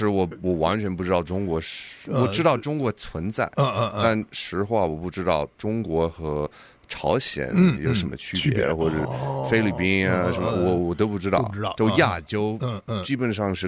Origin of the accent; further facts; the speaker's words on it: United States; 我在美国长大的时候也没有那么有钱，